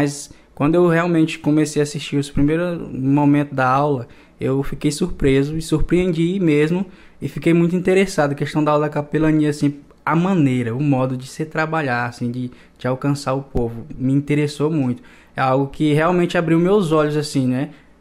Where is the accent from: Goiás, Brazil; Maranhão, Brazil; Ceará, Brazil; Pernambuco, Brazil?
Maranhão, Brazil; na verdade eu sou do Maranhão, né? Eu moro num povoado da cidade de Fernando Falcão, se chama Sítio dos Arruda, o povoado que eu moro. E lá é um povoado simples, na verdade, né? Um povoado bem simples mesmo.